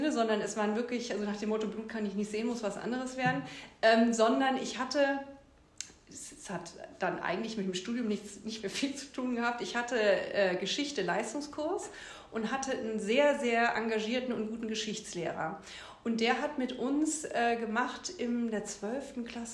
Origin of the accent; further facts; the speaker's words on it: Mainz, Rhineland-Palatinate, Germany; Ich bin in Mainz aufgewachsen